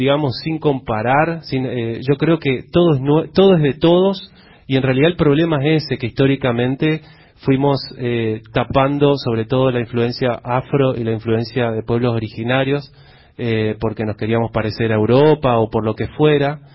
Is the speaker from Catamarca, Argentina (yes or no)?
no; Resistencia, Chaco, Argentina; Yo soy de Resistencia. Hay una comunidad muy cerca, a 5 minutos.